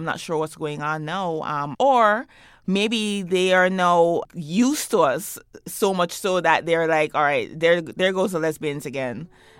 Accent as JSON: {"language": "English", "country": "Jamaica", "tie": "born or raised there", "moved": "as an adult", "lives_now": "United States", "said": "growing up in Jamaica, that was what I experienced. And when I left Jamaica in 1999, in addition to wanting upward mobility as a Jamaican working class woman, I left because I was coming out to myself as a lesbian."}